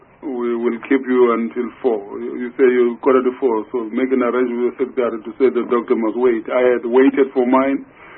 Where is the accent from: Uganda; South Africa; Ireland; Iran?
South Africa; KwaZulu-Natal; Mamkize, I'm not just from Gauteng, I'm from KZN, so Mosh.